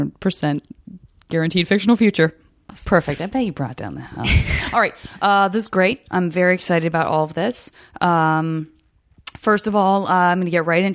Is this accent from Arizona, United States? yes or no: yes; Arizona, United States; I'm from Arizona, and I have such a fierce love for, like, the Four Corner states